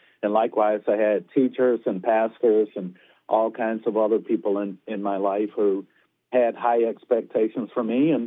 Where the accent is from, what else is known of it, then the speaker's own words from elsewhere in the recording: Washington, North Carolina, United States; I grew up in the little town of Washington, North Carolina, which is actually the first town in America named for George Washington. It's a wonderful little place, about 10,000 people.